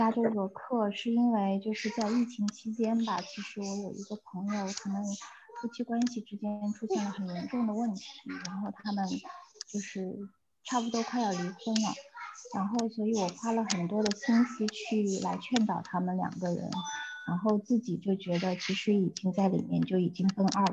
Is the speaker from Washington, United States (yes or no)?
no; Los Angeles, California, United States; 然后我是来自洛杉矶